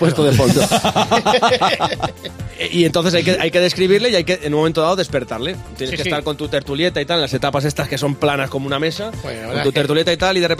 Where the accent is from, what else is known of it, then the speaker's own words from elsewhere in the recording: Pola de Lena, Asturias, Spain; Mi pueblo, Pola de Elena, está a unos 20 kilómetros de la cima del Alto del Pajares. Está en el mismo municipio.